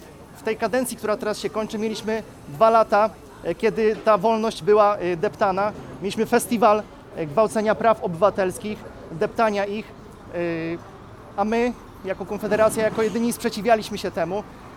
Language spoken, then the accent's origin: Polish; Bełchatów, Łódź Voivodeship, Poland; Oprócz tego jestem związany ze środowiskiem tradycji katolickiej w Bełchatowie. Pochodzę z Bełchatowa i mieszkam tam.